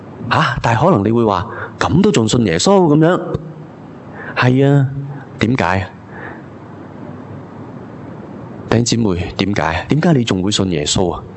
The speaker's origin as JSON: {"language": "Cantonese", "country": "Hong Kong", "said": "尤其是对于我哋香港人嚟讲，我哋好现实嘅，"}